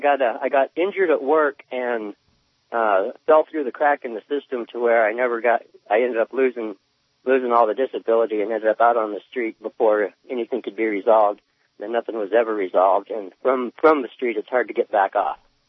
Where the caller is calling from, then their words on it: Alaska, United States; I'm not far from Palmer and Wasilla, but...